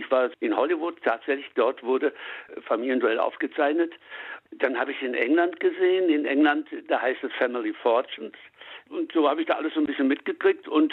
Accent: Münster, North Rhine-Westphalia, Germany; born there; ich bin gebürtiger Münsteraner

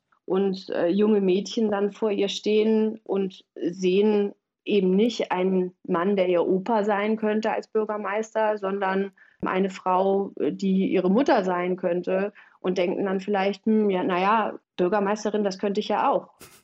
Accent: Eifel, Germany; auch in der Eifel, wo ich aufgewachsen bin

